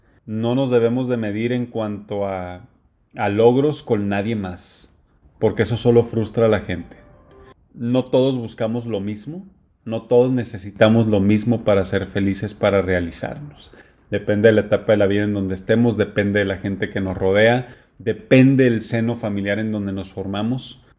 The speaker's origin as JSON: {"language": "Spanish", "region": "Sinaloa", "country": "Mexico", "said": "Plebes, ¿no? Término de Sinaloa de donde soy."}